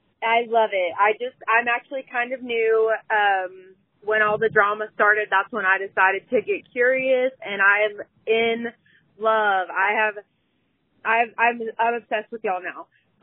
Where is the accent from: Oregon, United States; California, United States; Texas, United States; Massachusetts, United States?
Texas, United States; Big Spring; I'm from Big Spring, Texas.